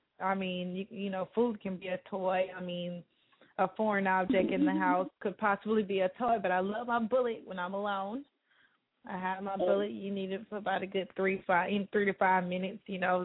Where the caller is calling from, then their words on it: Tampa, Florida, United States; I'm all the way out here, the 813 Tampa, Florida.